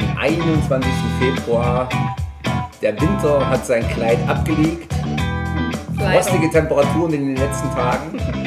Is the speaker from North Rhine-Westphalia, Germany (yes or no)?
no; Bad Langensalza, Thuringia, Germany; in meiner Heimatstadt Bad Langensalza